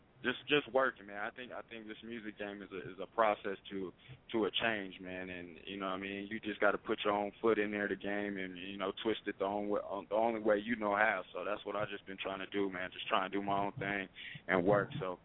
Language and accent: English; Portland, Oregon, United States; now in Reno, United States; Oh, man, I'm originally from Portland, Oregon, man, but I'm out here repping in No-Town, man, Reno, Nevada, 24-hour lifestyle, man.